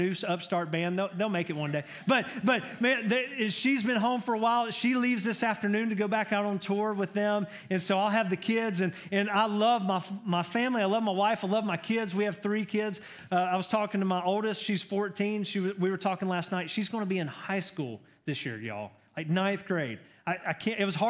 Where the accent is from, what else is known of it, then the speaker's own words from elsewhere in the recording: Georgia, United States; I'm from Georgia. I'm a Georgia boy. Go Dogs.